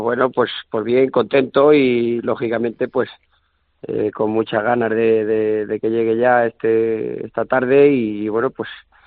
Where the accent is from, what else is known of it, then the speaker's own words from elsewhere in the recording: Toledo, Castilla-La Mancha, Spain; para mí Toledo es especial, es mi tierra, es donde yo he nacido, donde yo me he hecho matador de toros